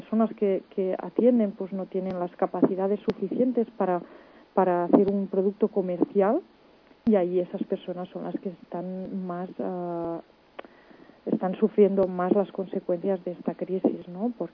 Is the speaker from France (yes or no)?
no; Catalonia, Spain; Spanish is a second language; Soy muy catalana en ese aspecto, soy fatal hablando castellano, me esfuerzo